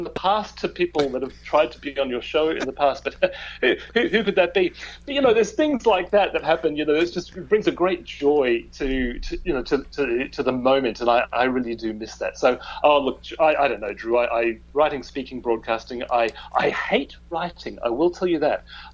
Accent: Sydney, New South Wales, Australia; also born or lived in Brisbane / Perth; I was born in Brisbane. I then had 6 years in Perth. I had 5 years in Sydney. If you were to ask me where is home in Australia, I'd say it's Sydney. And then we moved here in 2011. So I've got both a British passport and an Australian passport.

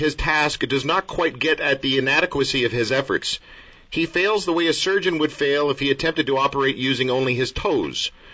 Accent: Canada; since we're from Canada

